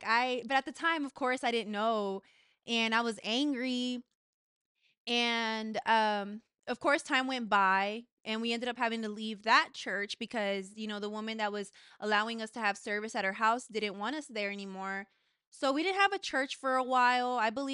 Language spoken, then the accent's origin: English; Dallas, Texas, United States; I'm 23 years old, and I am born and raised in Dallas, Texas.